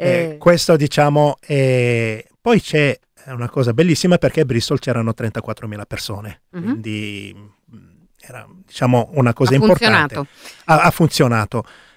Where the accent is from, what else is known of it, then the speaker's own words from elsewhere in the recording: Gaza Strip, Palestine; vengo dalla striscia di Gaza, Palestina occupata